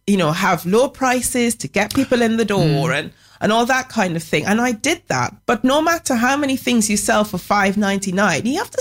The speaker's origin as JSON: {"language": "English", "country": "Trinidad & Tobago", "said": "I'm from Trinidad."}